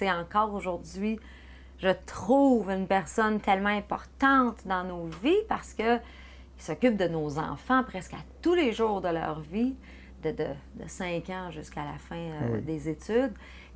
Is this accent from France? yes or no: no; Girardville, Quebec, Canada; Moi, je m'inventais un monde là, chez nous à Girardville.